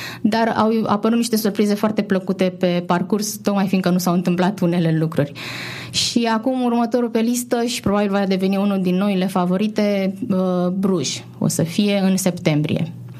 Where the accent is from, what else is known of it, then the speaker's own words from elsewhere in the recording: Mangalia, Constanța County, Romania; inclusiv Mangalia, orașul meu natal